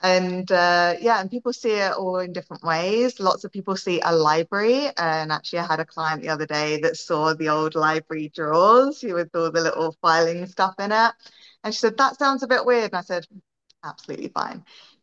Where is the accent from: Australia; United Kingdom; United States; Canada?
United Kingdom; England; Growing up in England